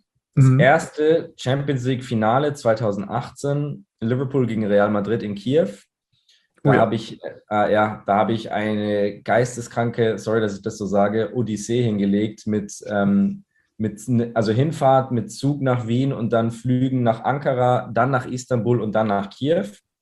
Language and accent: German; Munich, Bavaria, Germany; Ich meine, ich bin Münchner, ich bin schon 10 Milliarden Mal da ins Stadion gegangen und ich kenne das.